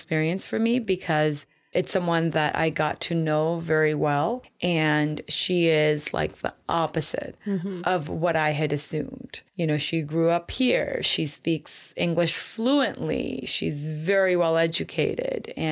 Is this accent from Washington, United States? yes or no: yes; Seattle, Washington, United States; So growing up in Seattle, I told you, you know, it was a multicultural school.